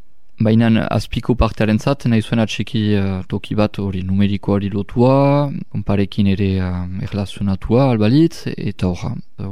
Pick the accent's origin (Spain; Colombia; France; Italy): France; Hasparren, Nouvelle-Aquitaine; aspandara sortzez eta beti hemen bizi.